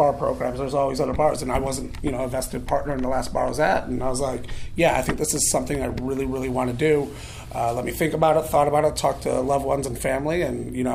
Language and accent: English; Buffalo, New York, United States; born there; I was born in Buffalo, New York.